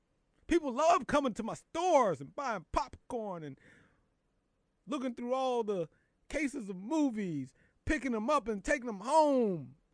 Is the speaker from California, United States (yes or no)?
no; Philadelphia, Pennsylvania, United States; I hope he's going to the city of brotherly love, to my hometown, so we can win a championship.